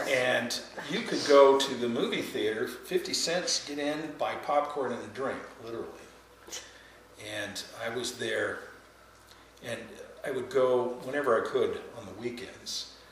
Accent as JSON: {"language": "English", "town": "Phoenix", "region": "Arizona", "country": "United States", "tie": "born or raised there", "also_born_or_lived": "Oregon", "said": "And as I was growing up, we moved from Oregon down to Phoenix."}